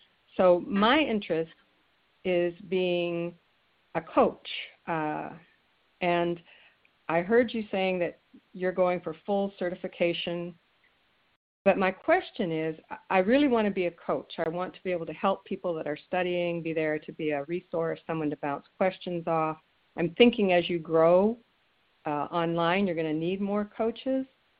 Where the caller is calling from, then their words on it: Franklin, Tennessee, United States; I am calling from Franklin, Tennessee.